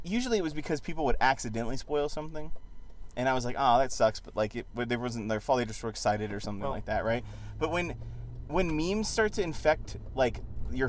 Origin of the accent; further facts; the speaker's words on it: United States; because I'm American, and I'm a Facebook generation millennial.